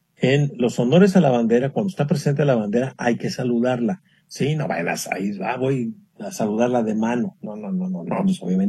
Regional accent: Mexico; pues sí, somos mexicanos y nos da gusto y todo

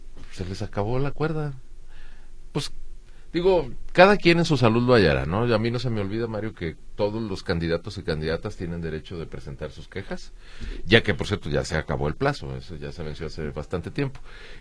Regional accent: Mexico; Como mexicano me gustaría que no gane

